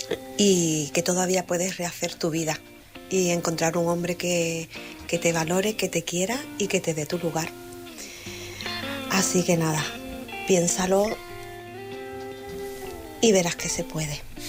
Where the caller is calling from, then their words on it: Cádiz, Andalusia, Spain; corresponsal de Cádiz.